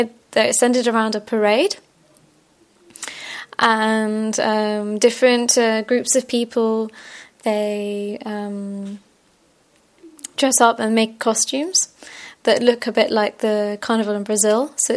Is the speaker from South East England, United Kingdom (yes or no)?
no; London, United Kingdom; I'm from London in UK, in England.